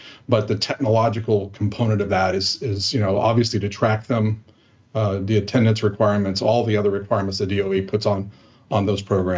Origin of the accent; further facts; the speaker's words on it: California, United States; That kind of led to an offer out at Santa Monica College in California, my home state.